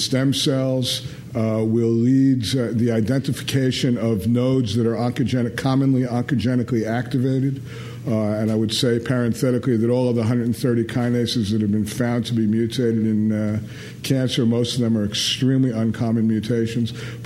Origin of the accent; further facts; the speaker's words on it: Brooklyn, New York, United States; I'm from Brooklyn, New York.